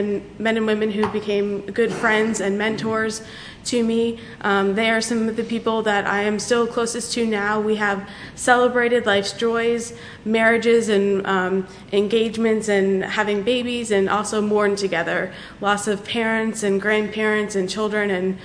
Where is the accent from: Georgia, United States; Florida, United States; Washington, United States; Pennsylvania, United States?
Florida, United States; I grew up in South Florida, and so only knew a couple people from my hometown that came up to Tallahassee to go to school.